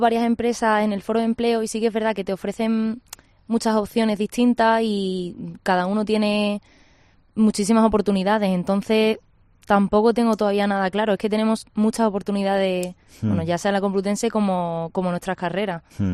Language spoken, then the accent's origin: Spanish; El Puerto de Santa María, Andalusia, Spain; De Cádiz, del Puerto de Santa María.